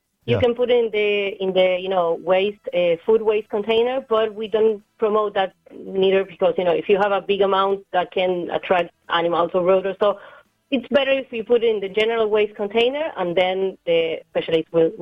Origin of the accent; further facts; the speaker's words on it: Argentina; now in Ireland; I'm from Argentina, originally.